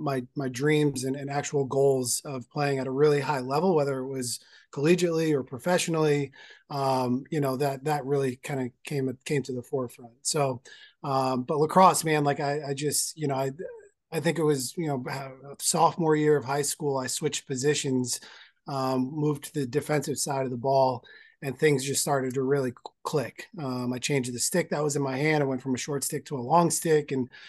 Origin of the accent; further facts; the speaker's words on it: West Windsor, New Jersey, United States; So born and raised in Central Jersey, a small town called West Windsor.